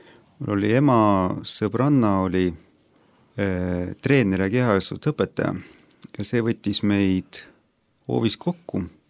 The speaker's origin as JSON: {"language": "Estonian", "town": "Haapsalu", "region": "Lääne County", "country": "Estonia", "tie": "born or raised there", "said": "Ma olen pärit Läänemaalt Haapsalust. Olen sündinud ka Haapsalus."}